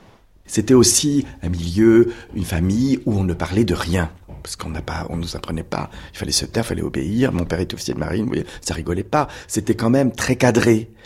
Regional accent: Brest, Brittany, France; born there; je suis né à Brest en 1957

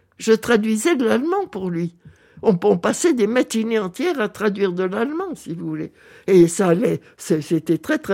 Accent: Belgium; je suis belge, j'ai une carte d'identité

